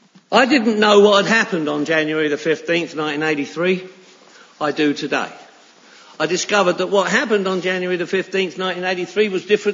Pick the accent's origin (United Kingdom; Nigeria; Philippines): United Kingdom; Harrow on the Hill, London; now in Los Angeles, United States; I live in Los Angeles now. I've been living in Los Angeles for 31 years, you know, but I'm originally from Harrow on the Hill.